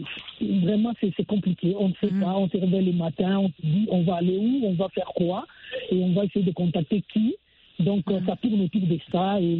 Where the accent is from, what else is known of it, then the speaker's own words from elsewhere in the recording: Lubumbashi, Haut-Katanga, DR Congo; Pour preuve, ici chez nous à Lubumbashi aujourd'hui, l'insécurité bat son plein.